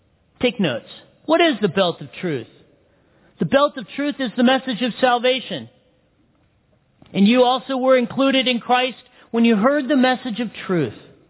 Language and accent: English; Big Bear, California, United States; So I'm a hick from Big Bear. I'm a kid that was born and raised in Big Bear. Population when I grew up, 14,000 in the city of Big Bear.